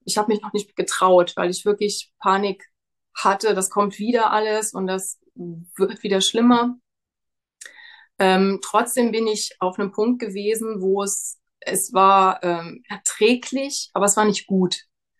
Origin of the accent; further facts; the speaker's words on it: Rhineland-Palatinate, Germany; Ich komme aus der Nähe von Trier. Das ist in Deutschland